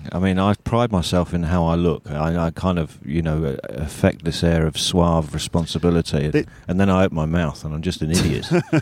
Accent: Blackburn, North West England, United Kingdom; born there; I was born in Blackburn in the north of England.

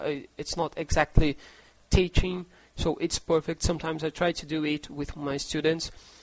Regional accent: Brazil; English is a second language; I'm from Brazil.

